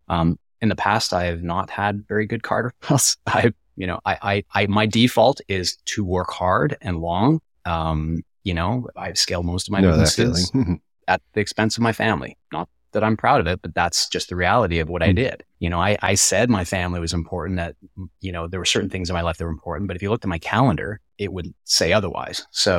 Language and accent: English; Canada; so I'm a Canadian, so I'm going to talk from a hockey perspective